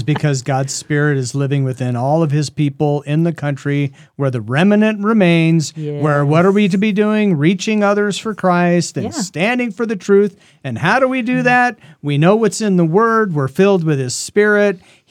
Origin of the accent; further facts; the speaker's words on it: Canby, Oregon, United States; I was a teenager, and I grew up in Oregon, and there was going to be a total eclipse at my house in Canby, Oregon. 30 miles north of Salem.